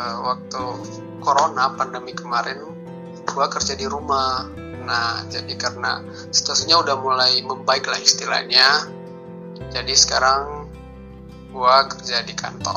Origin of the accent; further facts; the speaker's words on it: Nias, North Sumatra, Indonesia; now in Bandung, Indonesia; Gue ada di Bandung, tempat tinggal di Bandung. Dan asalku di Nias sebenarnya.